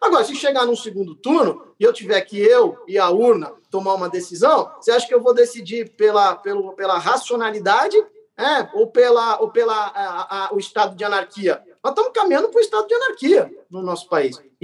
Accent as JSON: {"language": "Portuguese", "country": "Brazil", "said": "Eu tenho que ir para a urna e tenho que votar. Eu sou brasileiro."}